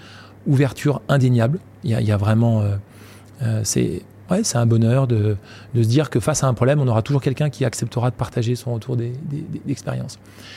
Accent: Rennes, Brittany, France; en tant que Breton, Rennais, créant de l'emploi à Rennes

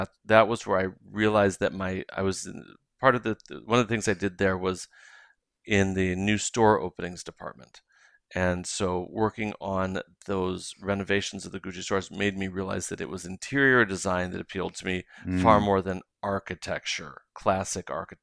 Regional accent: Chicago, Illinois, United States; moved away as an adult; now in Milan, Italy; Yes, I grew up in Chicago, and I came to Milan in 1990, 2 weeks after I graduated from university, to start architecture school at the Politecnico di Milano.

